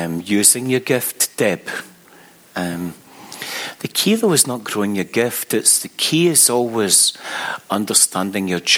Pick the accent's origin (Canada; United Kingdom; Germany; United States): United Kingdom; Scotland; I'm a Scotsman, which means I was born insecure and with low self-esteem.